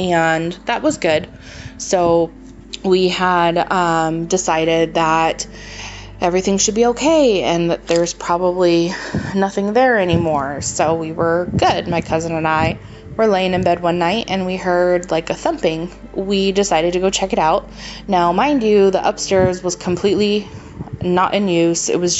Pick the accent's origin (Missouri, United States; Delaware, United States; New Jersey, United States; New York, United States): New York, United States; But anyway, I am originally from New York, and we lived in quite a few houses growing up